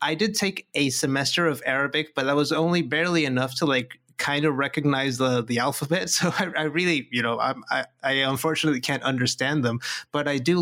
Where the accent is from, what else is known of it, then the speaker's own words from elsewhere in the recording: Mexico; I'm from Mexico, and I live in Mexico.